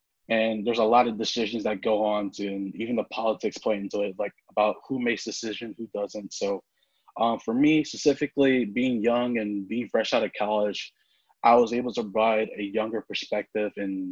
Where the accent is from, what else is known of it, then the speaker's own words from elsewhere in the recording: St. Louis, Missouri, United States; I'm from St. Louis, Missouri.